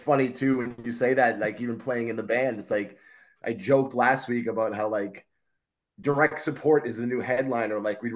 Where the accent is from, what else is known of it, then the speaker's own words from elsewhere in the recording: Boston, Massachusetts, United States; I was born and raised in Jamaica Plain. Grew up pretty much on the same street until I was about 17 when I moved out.